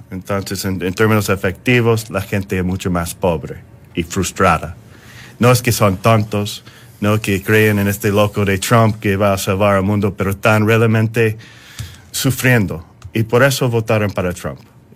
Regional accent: Indiana, United States; now in Chile; Yo soy de Indiana. Yo vuelvo a mi estado y es igual. Yo llevo 15 años en Chile.

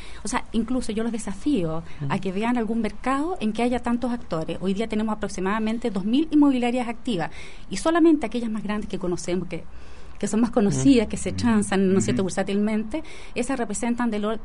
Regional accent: Chile; Nos estamos disparando como chilenos los pies

